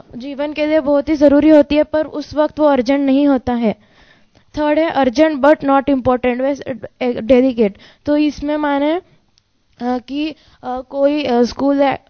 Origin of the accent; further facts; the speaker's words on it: Solapur, Maharashtra, India; मैं सोलापुर महाराष्ट्र से आया हूँ